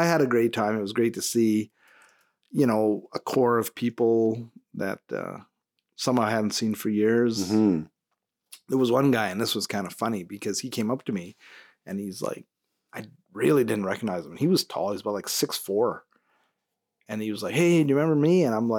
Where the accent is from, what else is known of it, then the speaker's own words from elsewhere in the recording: Brossard, Quebec, Canada; So my hometown, lots of development, a lot of people move there. Brossard is really, but Montreal downtown, I went on Friday night.